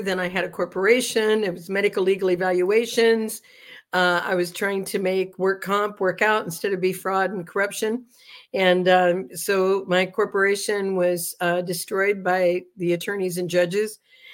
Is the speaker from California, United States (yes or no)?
yes; San Diego, California, United States; now in Georgia, United States; And here I am in Georgia now, more than 10 years later, more than I am anywhere else. But I'm from San Diego and have been there for a long time.